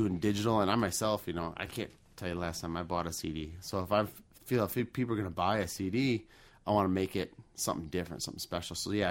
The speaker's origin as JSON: {"language": "English", "town": "Zion", "region": "Illinois", "country": "United States", "tie": "born or raised there", "lives_now": "Chicago, United States", "said": "I grew up in a little town just north of here called Zion."}